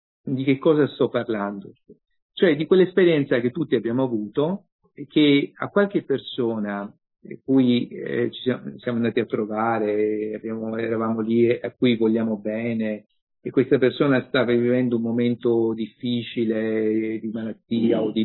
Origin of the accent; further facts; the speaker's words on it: Grottaglie, Apulia, Italy; nel senso che il mio paese è Grottaglie, c'è un grottagliese, nel 1700, gesuita, fra l'altro